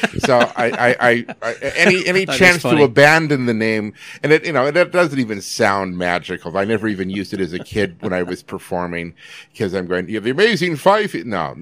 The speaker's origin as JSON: {"language": "English", "town": "Yakima", "region": "Washington", "country": "United States", "tie": "born or raised there", "lives_now": "Seattle, United States", "said": "So when I moved from my hometown of Yakima to Seattle, the only friends I had were in the society"}